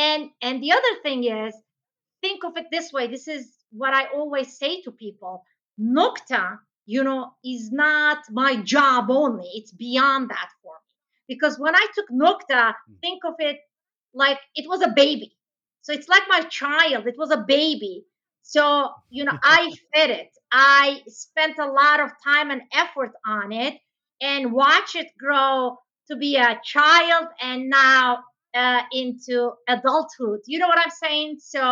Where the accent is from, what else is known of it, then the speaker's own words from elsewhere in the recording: Istanbul, Turkey; English is a second language; moved away as an adult; also born or lived in United States; I was, you know, born and raised in Istanbul, Turkey. I finished high school here, but then I went to USA and I got my bachelor's degree and MBA, master's degree in America.